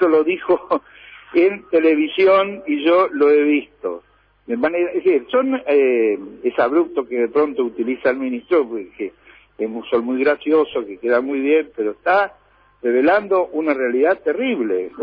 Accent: Concordia, Entre Ríos, Argentina; yo soy de Concordia y hemos desarrollado nuestra vida al lado de Uruguay, al lado del río, pero al lado del río.

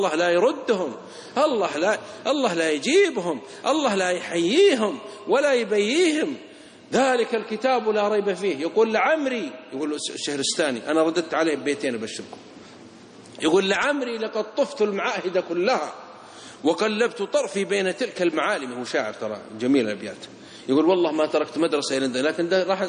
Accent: Saudi Arabia; بعض الإخوة عندنا في السعودية يقول الهدهد عليه السلام

